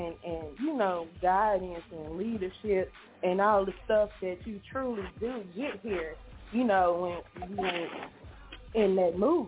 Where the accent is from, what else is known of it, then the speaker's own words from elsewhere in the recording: the South, United States; I am from the South. So I will listen to stuff that's from the South.